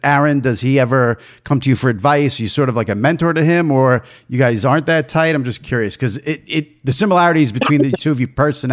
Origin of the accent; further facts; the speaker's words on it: New York, United States; I mean, we all know what New Yorkers are like. I'm a New Yorker.